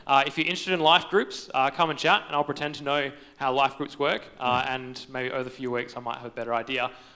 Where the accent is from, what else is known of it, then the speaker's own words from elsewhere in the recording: Albany, Western Australia, Australia; now in Perth, Australia; So I grew up down in Albany, moved up to Perth with big dreams, and ended up working in a church of all places.